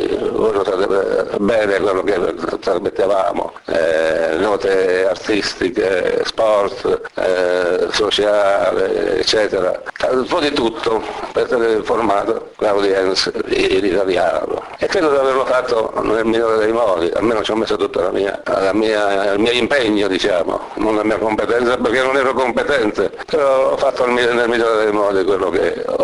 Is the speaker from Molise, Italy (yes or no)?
yes; Molise, Italy; now in Argentina; Io, come ben sapete, sono molisano dell'Alto Molise, un paesetto dell'Alto Molise. Immigrai in Argentina assieme a mio padre nel 1950.